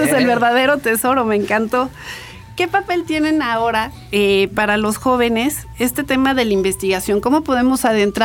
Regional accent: Mexico; siempre hemos sido como mexicanos sanguinarios

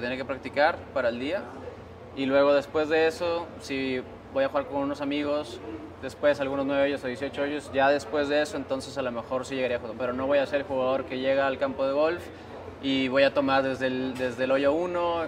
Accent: northern Mexico, Mexico; Siendo norteño, compadre, ese es mi día perfecto.

